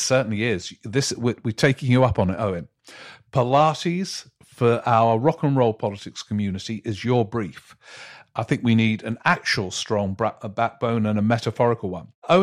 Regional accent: Worthing, South East England, United Kingdom; I grew up in Worthing, and never in a million years did I think it would turn Labour.

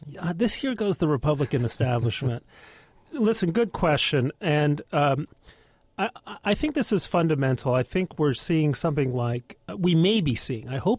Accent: New York, United States; I thought for me, and as a New Yorker, when he went on about New York values

